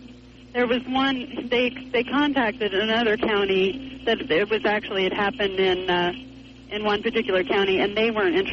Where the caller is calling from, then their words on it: Montana, United States; I'm calling from Montana, and I need some information.